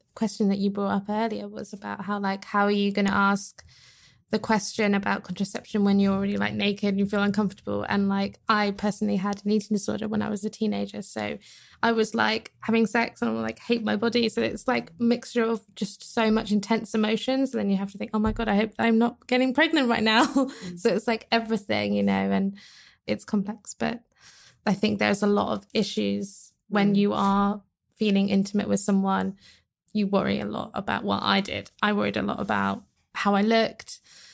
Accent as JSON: {"language": "English", "region": "South East England", "country": "United Kingdom", "tie": "born or raised there", "said": "I grew up in Buckinghamshire, which is a very privileged area."}